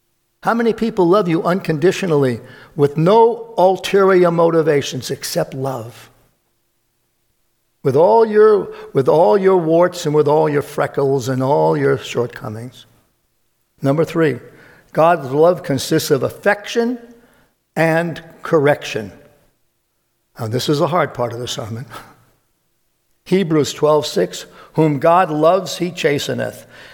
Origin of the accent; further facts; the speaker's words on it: Brooklyn, New York, United States; When I was growing up in Brooklyn, my mother will attest to this